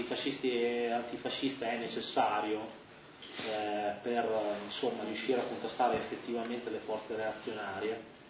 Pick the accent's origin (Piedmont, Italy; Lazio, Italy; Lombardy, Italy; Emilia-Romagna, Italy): Lombardy, Italy; Milan; No, beh, io sono di Milano. Io sono di Milano.